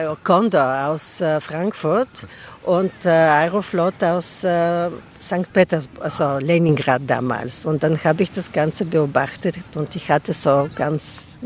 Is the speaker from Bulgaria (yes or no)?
yes; Burgas, Burgas Province, Bulgaria; born there; German is a second language; Ich bin an der Schwarzmeerküste geboren, 120 Kilometer von Albena entfernt, in Burgas. Das ist auch eine Stadt an der Schwarzmeerküste